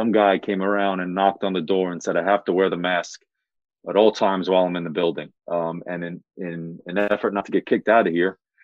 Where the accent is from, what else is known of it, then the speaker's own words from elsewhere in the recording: Staten Island, New York, United States; We're a borough of New York City, but growing up in Staten Island, you're insulated a little bit. Staten Island is where the cops and the firemen live and the teachers and the nurses. It's a very blue collar area.